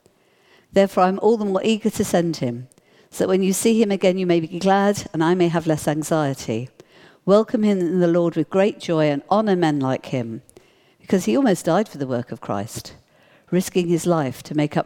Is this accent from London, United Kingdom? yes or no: yes; London, United Kingdom; I grew up in London, where the light of all the street lamps means you can't really see the stars very well.